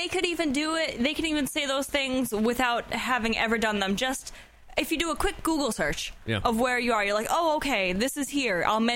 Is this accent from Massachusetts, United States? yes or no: yes; Massachusetts, United States; I was born and raised in this state.